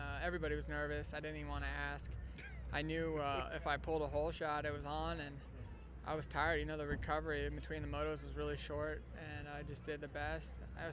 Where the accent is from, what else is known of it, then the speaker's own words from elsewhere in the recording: Colorado, United States; I grew up here in Colorado. I rode this track on 50s and 60s, and all my family and friends were here.